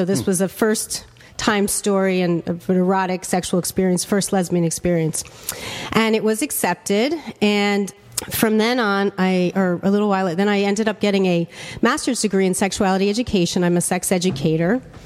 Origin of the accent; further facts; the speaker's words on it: Philadelphia, Pennsylvania, United States; And I'm originally from Philly, so she says, next time you're in town, come and you can read the story.